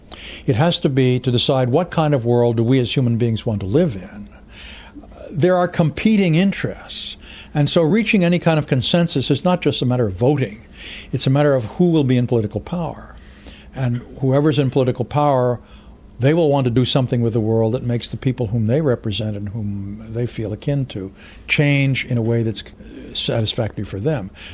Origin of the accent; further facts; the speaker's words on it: United States; But as an American, I must say